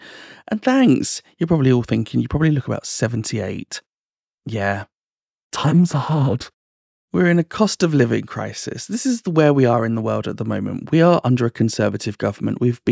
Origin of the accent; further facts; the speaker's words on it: Cambridge, East of England, United Kingdom; born there; I was born in 1984 in Cambridge.